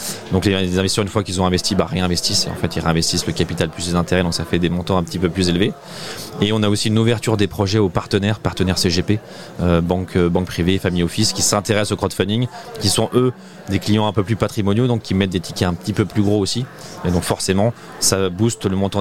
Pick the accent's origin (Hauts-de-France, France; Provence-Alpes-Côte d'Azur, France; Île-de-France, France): Hauts-de-France, France; Lille; Moi je suis originaire de Lille